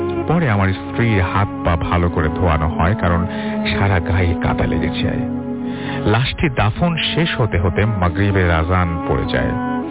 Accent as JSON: {"language": "Bangla", "town": "Shailkupa", "region": "Khulna Division", "country": "Bangladesh", "tie": "born or raised there", "lives_now": "Gazipur, Bangladesh", "said": "আমি গাজীপুরে একটা কোম্পানিতে IT অফিসার হিসেবে কাজ করছি। আমার বাড়ি ঝিনাইদহ জেলার শৈলকুপা থানায়।"}